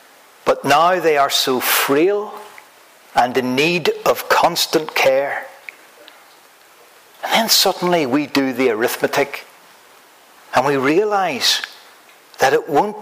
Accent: Northern Ireland, United Kingdom; You might have guessed that I come from Northern Ireland.

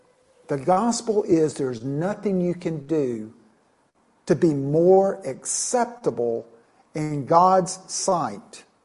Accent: Greenville, South Carolina, United States; I grew up in Greenville, have family there still and a home there, which is known as the belt buckle of the Bible Belt.

